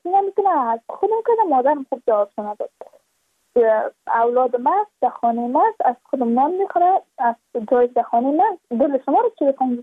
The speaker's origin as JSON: {"language": "Persian", "region": "Badakhshan", "country": "Afghanistan", "said": "چون ما از بدخشان هستیم"}